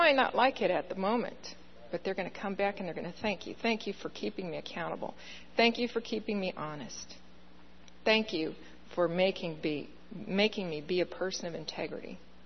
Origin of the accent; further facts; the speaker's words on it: United States; As an American, as a member of the United States Air Force, as a member of God's kingdom, I'm not willing to give up my freedom.